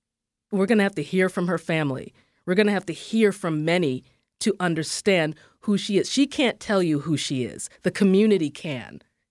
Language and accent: English; Nigeria; I'm Nigerian. You know, that's one of the epitomes of story.